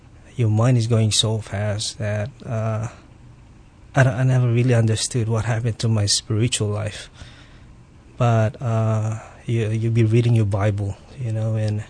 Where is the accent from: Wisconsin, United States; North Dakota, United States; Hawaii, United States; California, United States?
Hawaii, United States; Waialua; I grew up on the North Shore in Waialua, and growing up, it's always been my dream to be in the military.